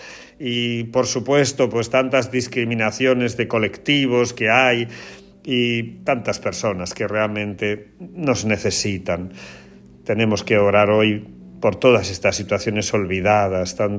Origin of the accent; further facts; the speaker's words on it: Porcuna, Andalusia, Spain; En mi pueblo de Porcuna también.